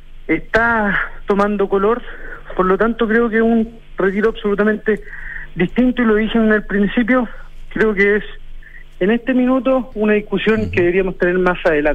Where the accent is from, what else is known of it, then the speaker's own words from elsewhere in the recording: Lo Prado, Santiago Metropolitan Region, Chile; Yo soy de Lo Prado, conozco la realidad de las personas, estoy muy vinculado al territorio de mi distrito